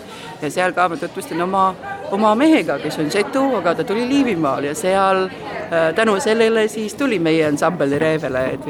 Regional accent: Latvia; now in Tallinn, Estonia; Me oleme lätlased ja me oleme tuleme Tallinnast.

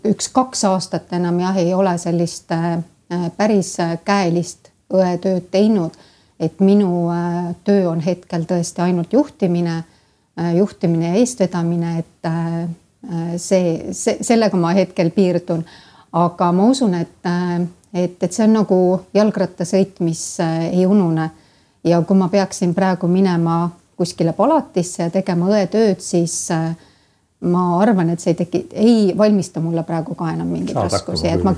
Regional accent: Saare County, Estonia; On mõned sõnad, mis on täna kindlasti mul jäänud, mis reedavad, et ma olen saarlane juurtelt.

